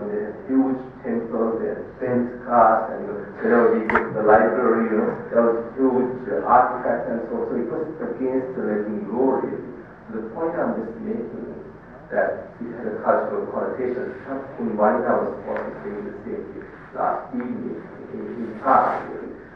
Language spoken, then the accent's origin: English; Sri Lanka; English is a second language; when I grew up in Sri Lanka, thinking and learning in Sri Lanka